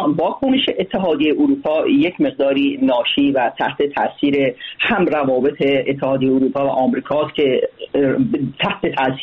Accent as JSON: {"language": "Persian", "country": "Iran", "said": "به عنوان یک تحلیلگر، نه به عنوان یک ایرانی"}